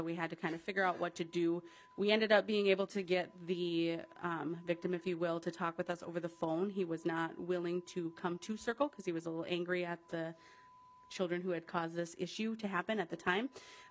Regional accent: Minnesota, United States; from Yellow Medicine County.

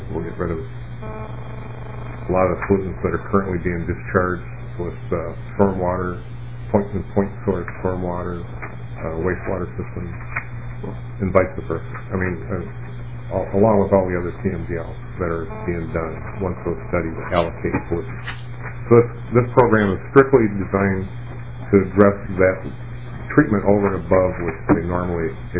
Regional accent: Slayton, Minnesota, United States; I grew up in Slayton, Minnesota.

